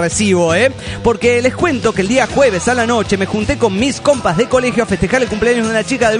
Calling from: Panama; de Panamá, desintegrado

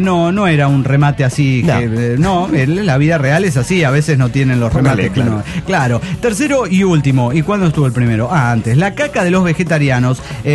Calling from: Monterrey, Nuevo León, Mexico; de Monterrey.

